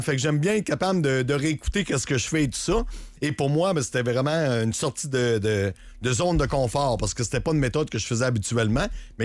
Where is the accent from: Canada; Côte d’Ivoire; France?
Canada; Saint-Georges-de-Beauce, Quebec; Ben écoute, je sors de Saint-Georges-de-Beauce. Fait que je suis un petit beauceron.